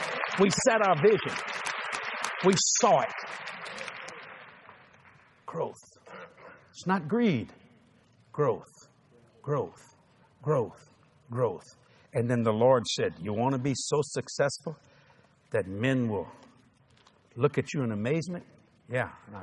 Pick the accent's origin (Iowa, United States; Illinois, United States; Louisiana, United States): Louisiana, United States; New Orleans; No, I'm Catholic. You what? Oh, yeah, I'm from New Orleans. I'm christened and confirmed.